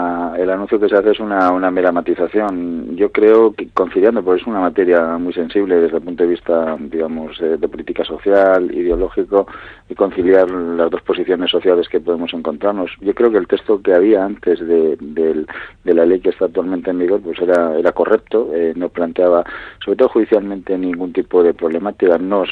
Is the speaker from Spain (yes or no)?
yes; Madrid, Community of Madrid, Spain; yo como decano también, que soy de Madrid